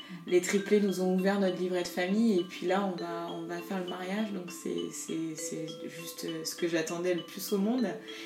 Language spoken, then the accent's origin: French; Brittany, France; chez nous, en Bretagne, on a pas beaucoup d'endroits pour où les enfants puissent jouer ou des choses comme ça. C'est beaucoup plus la nature, en fait.